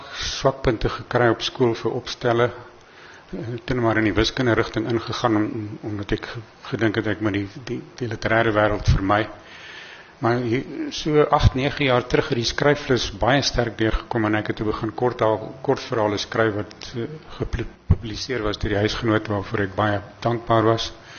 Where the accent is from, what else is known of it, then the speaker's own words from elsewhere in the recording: Mpumalanga, South Africa; daar waar ek vandaan kom, Oost-Transvaalse Hoofveld, het najaarsreën spesifiek 'n baie besondere betekenis